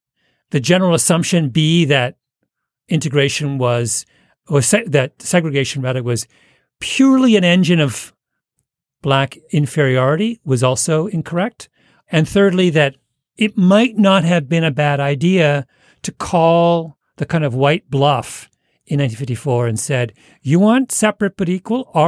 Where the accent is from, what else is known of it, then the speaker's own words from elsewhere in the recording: Canada; Speaking as a Canadian